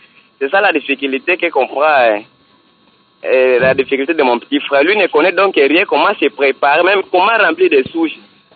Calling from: Kindu, Maniema, DR Congo; parce qu'ici chez nous à Kindou, j'ai mon petit frère qui étudie à l'ITPK.

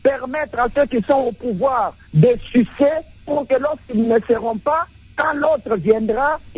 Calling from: Kanyoka, Kasaï-Central, DR Congo; de Kanyoka dans le Kassai central.

